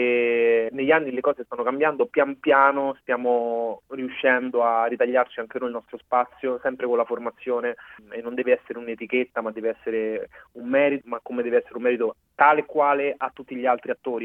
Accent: Rome, Lazio, Italy; io sono nato e cresciuto a Roma da genitori immigrati africani. Mio padre dal Senegal, mia madre dall'Etiopia, sono venuti negli anni 90 qui in Italia, però appunto sono nato e cresciuto

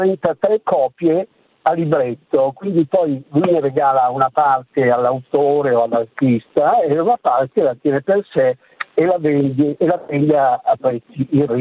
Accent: Milan, Lombardy, Italy; No, io sono di Milano

